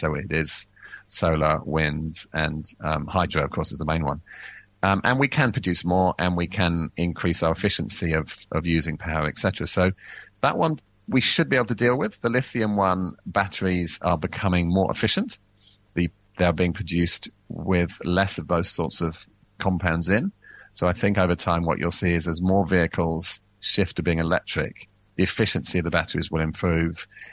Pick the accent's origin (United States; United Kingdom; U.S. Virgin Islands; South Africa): United Kingdom; England; I grew up in England. We never had this sort of heat.